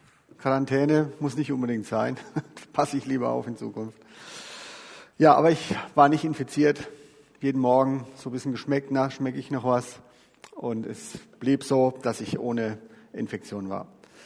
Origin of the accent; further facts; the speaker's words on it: Bavaria, Germany; Mittelfranken ist wirklich so evangelisches Hochland, ja